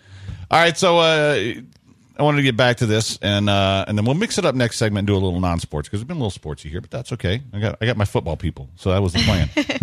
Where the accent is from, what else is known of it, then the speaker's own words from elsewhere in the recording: Galveston, Texas, United States; growing up in Galveston, we were getting it right out of the water.